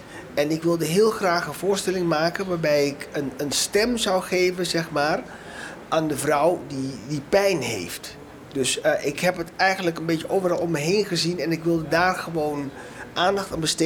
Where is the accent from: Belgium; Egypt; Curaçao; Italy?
Curaçao; also born or lived in Suriname; En datzelfde onderzoek heb ik gedaan op Curaçao, waar ik vandaan kom, want ik in Suriname ging naar Curaçao.